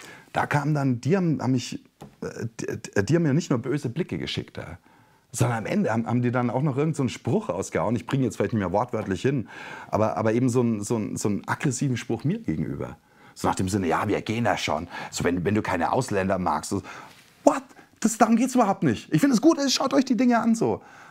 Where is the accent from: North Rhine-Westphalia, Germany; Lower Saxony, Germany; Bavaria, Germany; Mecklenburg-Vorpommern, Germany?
Bavaria, Germany; Ich bin selber aus Bayern und so.